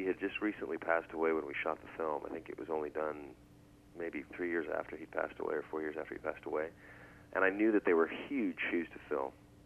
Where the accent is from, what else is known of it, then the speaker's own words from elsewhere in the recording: Reno, Nevada, United States; I was born and raised in Reno, Nevada.